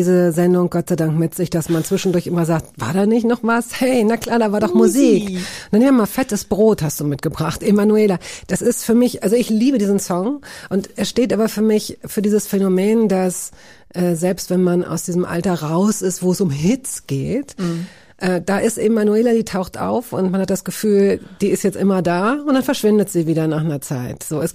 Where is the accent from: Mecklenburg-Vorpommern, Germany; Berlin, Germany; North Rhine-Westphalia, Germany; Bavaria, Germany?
Mecklenburg-Vorpommern, Germany; Güstrow; born there; Geboren im Dezember 79 in Güstrow, im wunderschönen Mecklenburg-Vorpommern.